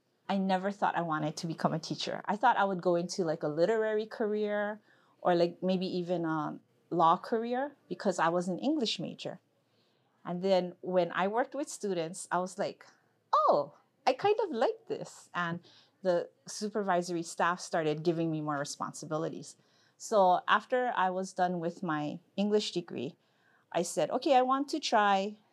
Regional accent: Hilo, Hawaii, United States; I grew up in Hilo, Hawaii, and had a wonderful childhood.

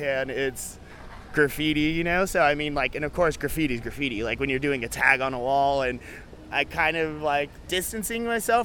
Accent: Reno, Nevada, United States; I'm a artist from Reno, Nevada

